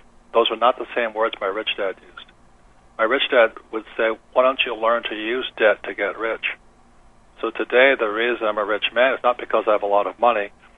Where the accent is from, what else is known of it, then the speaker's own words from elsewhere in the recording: Hilo, Hawaii, United States; I grew up in Hilo, Hawaii, and we would just play Monopoly.